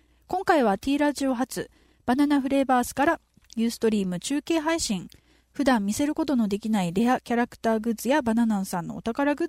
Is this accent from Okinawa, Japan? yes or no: yes; Naha, Okinawa, Japan; やっぱり沖縄でも、例えば私那覇市ですけど